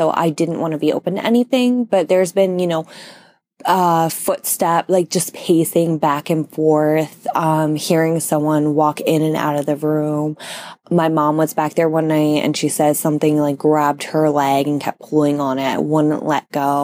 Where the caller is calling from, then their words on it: Florida, United States; I'm calling from Central Florida.